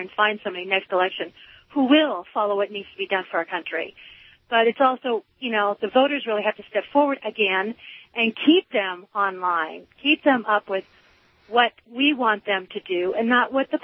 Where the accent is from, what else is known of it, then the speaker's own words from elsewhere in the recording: Colorado, United States; You know, even though we're from Colorado, we need to be able to contact them also